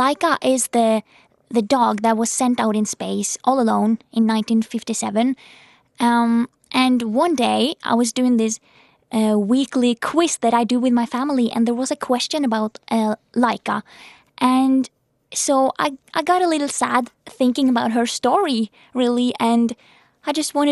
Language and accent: English; Norway; I'm from Norway, as you said.